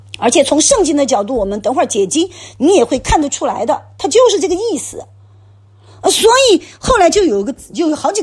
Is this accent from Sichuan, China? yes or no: yes; Sichuan, China; 我是现在说川西南的，我家乡的，我自己的这边的这些教会领袖啊。